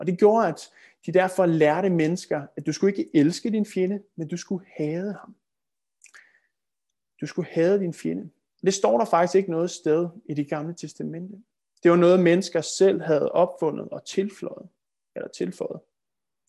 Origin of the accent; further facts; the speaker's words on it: Copenhagen, Capital Region of Denmark, Denmark; jeg gik på efterskole, det gjorde jeg i Sønderjylland, og nu er jeg jo født og opvokset i København.